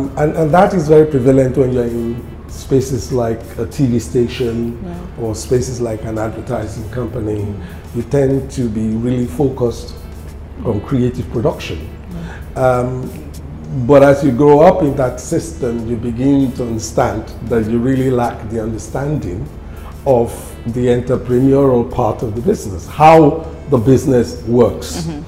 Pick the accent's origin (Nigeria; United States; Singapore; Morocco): Nigeria; Lagos; I mean, I grew up in Lagos where we only played football or went to cinemas.